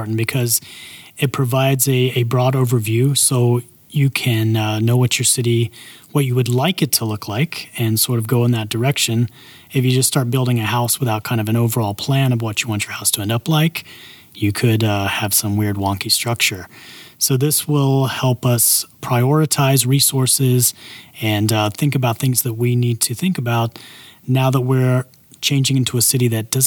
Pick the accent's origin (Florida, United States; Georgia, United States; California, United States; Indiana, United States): California, United States; Los Angeles; I come from Los Angeles, where population density is much higher than it is here